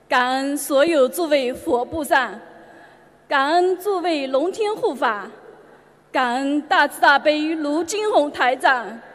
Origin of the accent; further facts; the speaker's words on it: Jiangsu, China; 我是来自江苏的同修，在2011年年尾离的婚